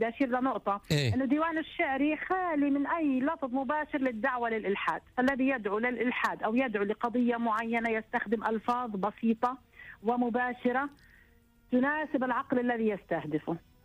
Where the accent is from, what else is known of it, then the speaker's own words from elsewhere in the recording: Saudi Arabia; انا بنت السعوديه وانولدت هناك والولد له 50 سنه هناك بالسعوديه